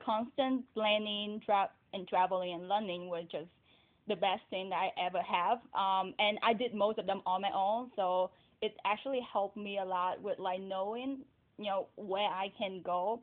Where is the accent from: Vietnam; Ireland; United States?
Vietnam; you know, we're from Vietnam, we're from such a small country.